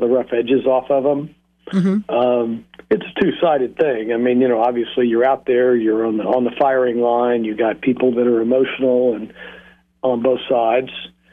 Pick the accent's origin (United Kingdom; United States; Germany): United States; Oklahoma; I'm from Oklahoma.